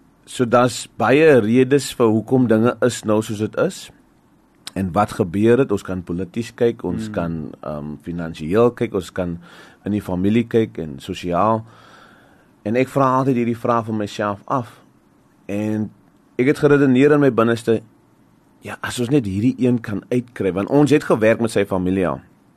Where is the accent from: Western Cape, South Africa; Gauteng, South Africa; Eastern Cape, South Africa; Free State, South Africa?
Western Cape, South Africa; Mitchells Plain; So ek kom van die Kaapse vlakte af, area genoem Westridge in Mitchells Plain. Ek was daar gebore, my pa het ingetrek daarso. Ek dink in die 1980, ek is gebore in 1982 en ek het groot geword daar.